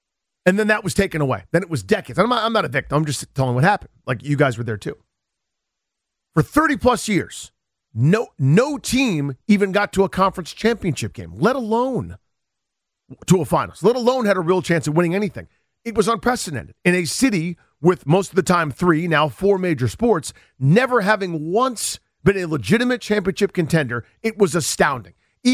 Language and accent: English; District of Columbia, United States; Next year, the Nationals win. A baseball team in my hometown won a World Series.